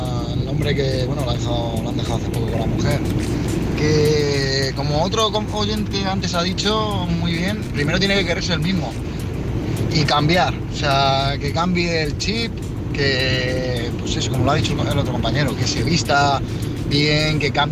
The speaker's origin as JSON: {"language": "Spanish", "town": "Madrid", "region": "Community of Madrid", "country": "Spain", "said": "de Madrid."}